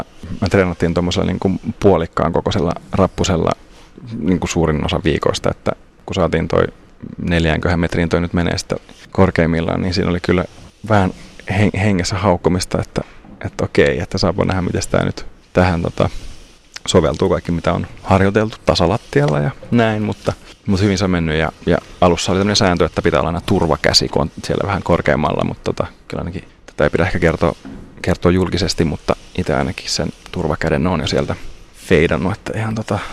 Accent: Lohja, Uusimaa, Finland; also born or lived in Sweden; now in Tampere, Finland; Ruotsissa synnyin ja Lohjalla vietin ehkä sitten lapsuuden ja nuoruuden, eli Lohjalta kaiketi olen, ja sitten teknisen korkeakoulun kautta päädyin tuonne Nätylle Tampereelle

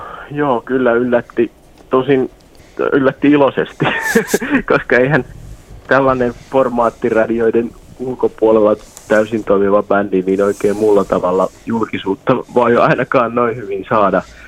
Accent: Ostrobothnia, Finland; koska ollaan pohjalaisia

